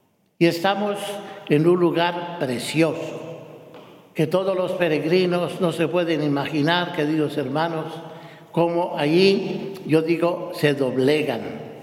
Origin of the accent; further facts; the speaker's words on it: Zamora, Michoacán, Mexico; Me acuerdo que en mi pueblo, o la ciudad ahora, de Zamora, Michoacán, en México